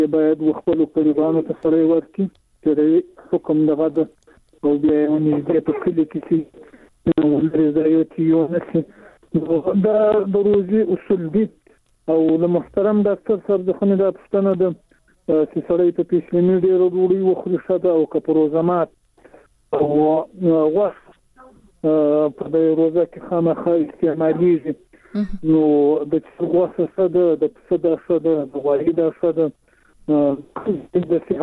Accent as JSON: {"language": "Pashto", "region": "Zabul", "country": "Afghanistan", "said": "از تو خیم د زابل وزارت شګول ولسوالۍ."}